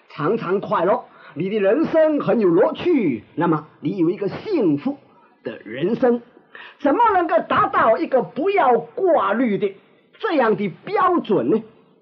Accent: China; 我们中国人自古以来就有这个看法

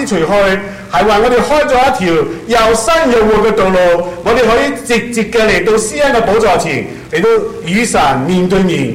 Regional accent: China; 我一个中国人为什么要相信一些洋教啊？

